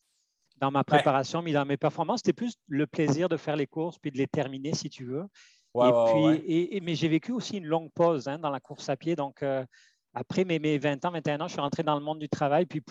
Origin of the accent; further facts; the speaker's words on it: Pau, Nouvelle-Aquitaine, France; moved away as an adult; also born or lived in Spain; now in Montreal, Canada; Oui, je suis originaire de Pau, P-A-U. C'est une ville située dans le sud-ouest de la France, entre Bordeaux et Toulouse.